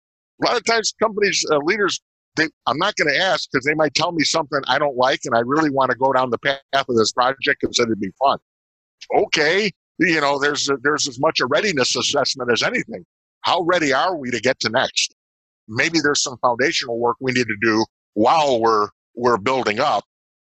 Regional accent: Chicago, Illinois, United States; And another thing, I'm from Chicago.

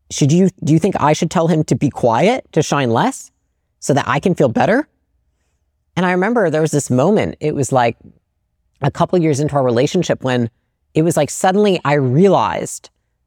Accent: Portage, United States; And I felt like growing up in Portage, like it's not a bad town or anything

